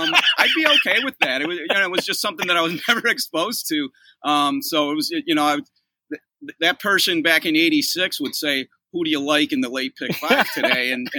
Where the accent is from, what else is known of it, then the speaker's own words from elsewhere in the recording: Rochester, New York, United States; I grew up in Rochester, which is near Finger Lakes, but my family never went there.